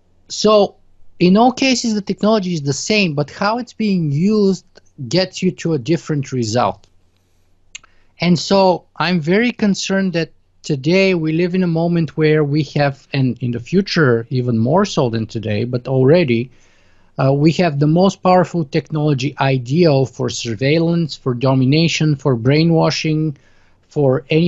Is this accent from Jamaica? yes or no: no; Bulgaria; I grew up in the Eastern Bloc. I grew up in communist Bulgaria